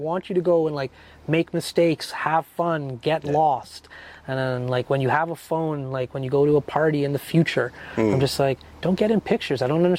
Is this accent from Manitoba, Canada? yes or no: no; Fort McMurray, Alberta, Canada; my grandfather, my parents, not me, I'm born and raised in Fort McMurray, but they're from Guyana.